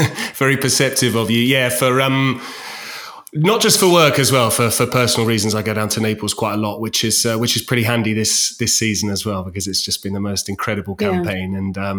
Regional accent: Winchester, South East England, United Kingdom; On Christmas Eve, no less, in my hometown of Winchester.

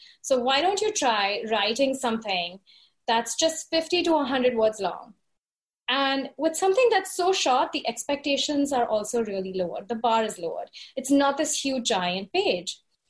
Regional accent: Mumbai, Maharashtra, India; moved away as an adult; now in New York, United States; first in my hometown of Bombay and then here in New York.

